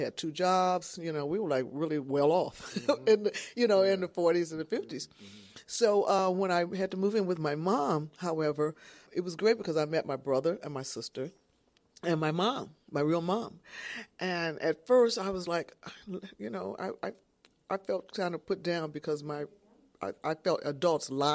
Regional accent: Detroit, Michigan, United States; I grew up outside of Detroit, not in the middle there. And so it was the suburbs by the Detroit River.

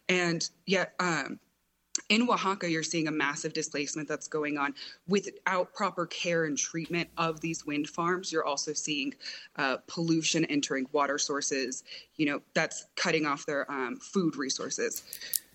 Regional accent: Black Mesa, Arizona, United States; Growing up in Black Mesa, we would constantly have to be careful of, what day the mine was going or what things

